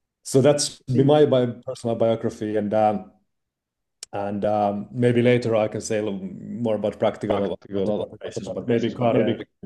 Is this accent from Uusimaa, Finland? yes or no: yes; Helsinki, Uusimaa, Finland; English is a second language; because I come from Helsinki. I'm a city-born person